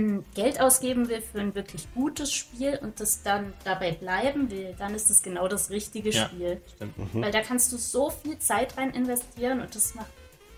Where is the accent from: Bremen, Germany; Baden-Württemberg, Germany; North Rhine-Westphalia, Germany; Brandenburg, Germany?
Baden-Württemberg, Germany; ich komme ja aus der Schwarzwaldgegend und das sieht halt voll arg so aus, wie da, wo meine Eltern wohnen.